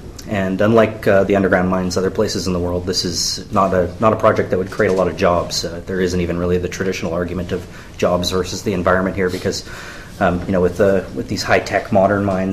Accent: Canada; As a Canadian, I feel, you know, we're so privileged.

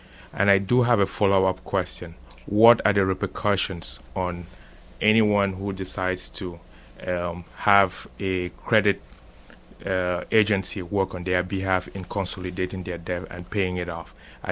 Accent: Richmond, Virginia, United States; I'm from Richmond, Virginia.

